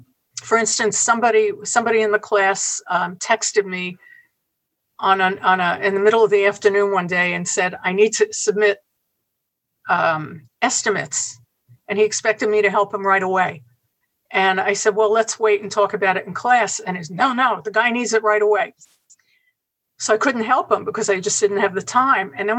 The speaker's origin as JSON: {"language": "English", "town": "New York City", "region": "New York", "country": "United States", "tie": "born there", "said": "I was born in Uptown Manhattan."}